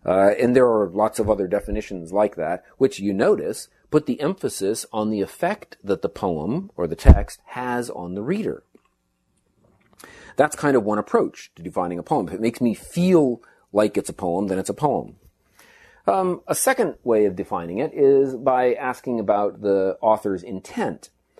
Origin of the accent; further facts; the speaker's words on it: New England, United States; I'm from New England, so I don't cheer for the Yankees.